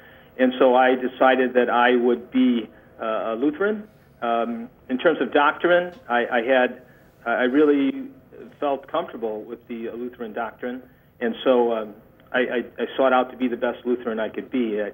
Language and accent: English; Chicago, Illinois, United States; So my father was Asian. And then my mother was from Indiana. She was Irish descent, so I'm Filipino and Irish, and I grew up in the south side of Chicago.